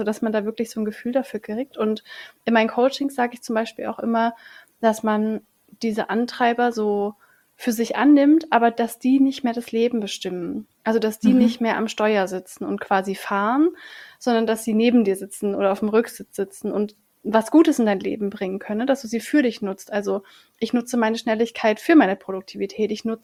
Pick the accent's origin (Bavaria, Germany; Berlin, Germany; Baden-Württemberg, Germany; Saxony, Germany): Baden-Württemberg, Germany; Ich komme halt so aus dem Schwarzwald und da ist es halt so, das Leben ist halt hart so, Arbeit ist halt hart so, es kommt nichts einfach so.